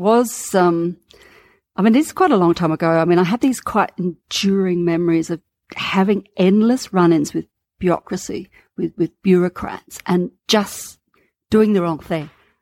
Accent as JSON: {"language": "English", "country": "Australia", "said": "And I was saying, but I'm an Australian. I'm free to move."}